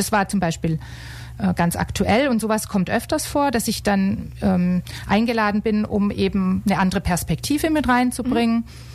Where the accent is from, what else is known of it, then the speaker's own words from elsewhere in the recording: Germany; Ich bin Deutsche